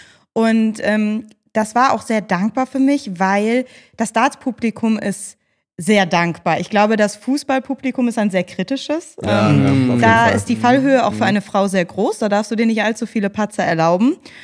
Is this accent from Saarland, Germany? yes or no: no; Cologne, North Rhine-Westphalia, Germany; now in Munich, Germany; Nee, also zu Hause ist für mich auch immer noch Köln und wird es auch immer bleiben. Also da kommt auch München nicht ran.